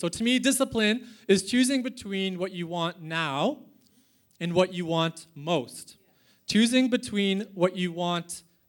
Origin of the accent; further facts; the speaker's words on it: Canada; now in Perth, Australia; as I said. I am Canadian. I'd say a boot sometimes, and I like to talk about snow and things, not to fulfill any stereotypes. I have been in Perth for 3 years